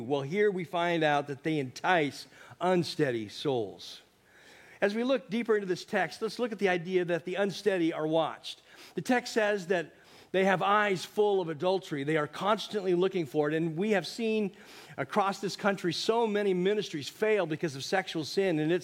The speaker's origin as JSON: {"language": "English", "town": "Eatonville", "region": "Washington", "country": "United States", "tie": "born or raised there", "said": "You know, it's interesting that I grew up in Eatonville, Washington, and we had these night crawlers that would come out every night."}